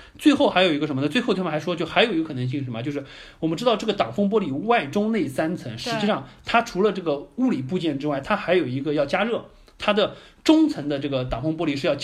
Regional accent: Shanghai, China

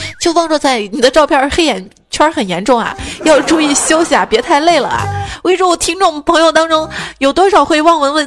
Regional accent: Shaanxi, China; 其实我们家那边，就长乐坡那附近，有一种饼啊，反正我从小在那儿吃。

